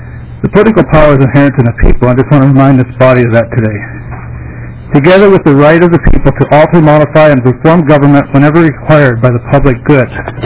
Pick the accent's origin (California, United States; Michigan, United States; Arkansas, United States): California, United States; now in Minnesota, United States; I was born in Minnesota many, many moons ago, grew up in California, and moved back here 31 years ago. So I've been here for a while in the state of Minnesota.